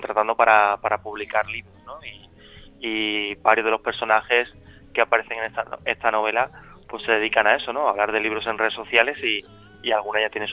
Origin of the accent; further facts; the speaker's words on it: Carmona, Andalusia, Spain; now in Madrid, Spain; Digo que soy sevillano, ¿no? Soy carmonense y muy orgulloso de mis raíces, de ser andaluz, de ser español